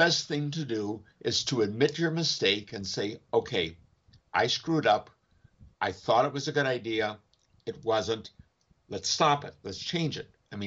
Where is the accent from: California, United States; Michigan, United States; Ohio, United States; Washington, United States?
Michigan, United States; moved away as an adult; Well, I guess after 28 years here, I guess I'm converted Mississippian, and I'm originally from Michigan.